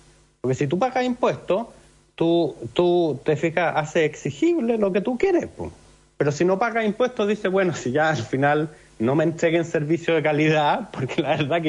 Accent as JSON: {"language": "Spanish", "country": "Chile", "said": "Somos extremadamente pocos chilenos los que pagamos impuestos."}